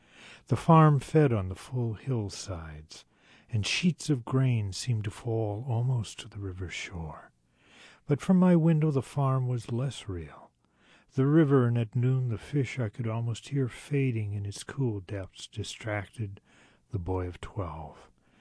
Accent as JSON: {"language": "English", "region": "Iowa", "country": "United States", "tie": "born or raised there", "said": "In Iowa, by the Wisconsin border, in the very Midwest of the Midwest."}